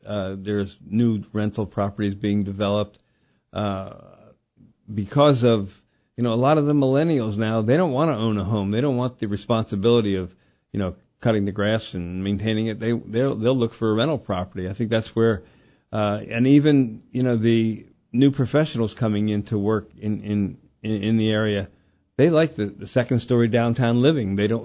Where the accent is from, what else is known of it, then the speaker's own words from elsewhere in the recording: Pennsylvania, United States; like myself, I came from the Philadelphia area. I got to the Midwest, and am I going to move back? Never